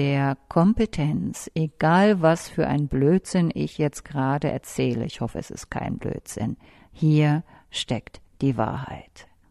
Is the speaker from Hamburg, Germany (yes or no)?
yes; Hamburg, Germany; Also ich bin ja Hamburgerin